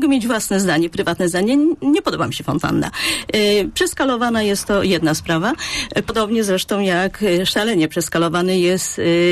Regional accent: Poznań, Greater Poland Voivodeship, Poland; Myślę, że my wszyscy poznaniacy

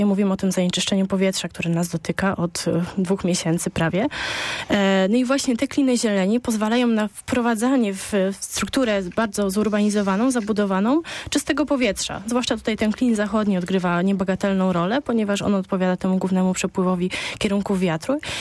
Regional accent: Poznań, Greater Poland Voivodeship, Poland; jestem rozpoznawalna przez to, że jestem z Poznania

